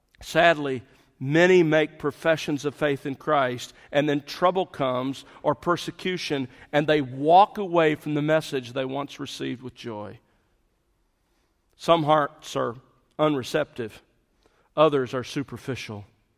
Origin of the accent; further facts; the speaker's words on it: the South, United States; growing up in the South, I saw a graphic illustration of this reality almost every day of my life